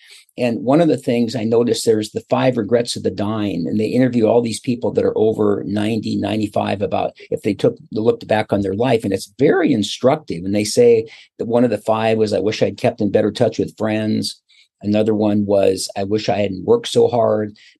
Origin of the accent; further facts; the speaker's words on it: Seattle, Washington, United States; when I was growing up in Seattle, Washington, and I went to high school and I went to the University of Washington.